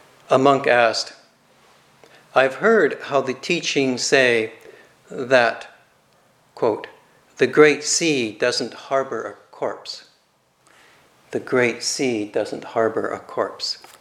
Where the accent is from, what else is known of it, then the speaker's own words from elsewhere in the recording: Calgary, Alberta, Canada; I grew up in Calgary, as I've mentioned. And all my travels had basically between Calgary and the Rocky Mountains, mostly.